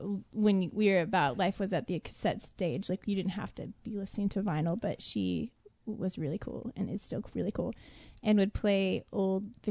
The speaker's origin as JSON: {"language": "English", "region": "Texas", "country": "United States", "accent": "country", "said": "so I sounded country innately because I was from Texas"}